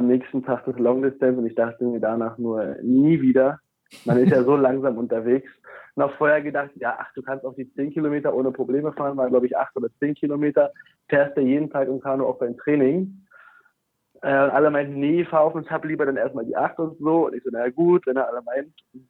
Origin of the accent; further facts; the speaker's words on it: Potsdam, Brandenburg, Germany; bin 21 Jahre alt und komme erstmal aus Potsdam. Groß geworden auch in Potsdam.